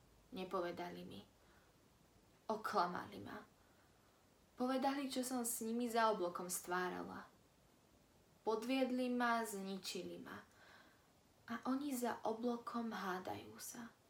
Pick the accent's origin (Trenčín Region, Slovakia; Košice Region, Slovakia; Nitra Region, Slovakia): Trenčín Region, Slovakia; Trenčín; Som z Trenčína